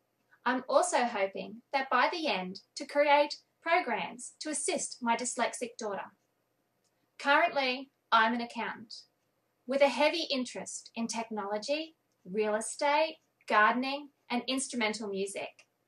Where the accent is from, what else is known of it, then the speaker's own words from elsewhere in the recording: Queensland, Australia; I'm from Queensland, Australia.